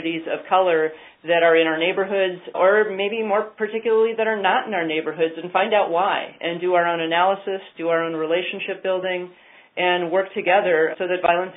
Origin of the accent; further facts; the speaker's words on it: Vermont, United States; I'm from Vermont. This is where I do my work.